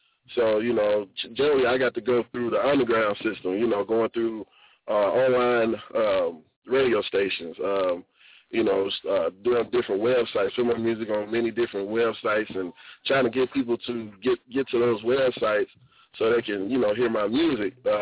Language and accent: English; Alabama, United States; I grew up in Alabama. I pretty much moved a lot because my mom and dad was in the military.